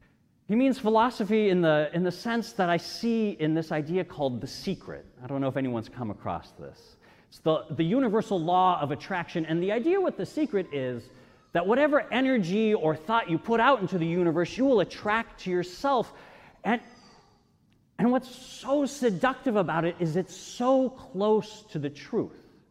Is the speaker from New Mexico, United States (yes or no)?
yes; Albuquerque, New Mexico, United States; Where I grew up in Albuquerque, New Mexico, there's a little tiny church out in the country where there's a hole in the ground